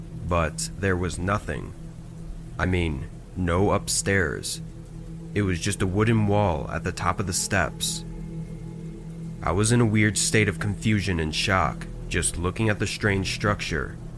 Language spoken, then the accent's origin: English; Midwest, United States; My friends and I grew up in the Midwest, and if you know anything about the Midwest, it's that there's nothing fun to do.